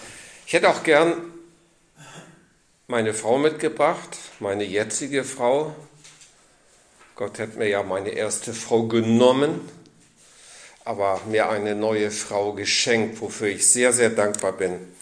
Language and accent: German; Wankendorf, Schleswig-Holstein, Germany; Ich komme ja aus Wankendorf und bin von da früher auch schon öfter in Plön gewesen, auch ein Praktikum gemacht. Und das war dann auch der Start, dass ich meine Heimat verlassen habe mit 18.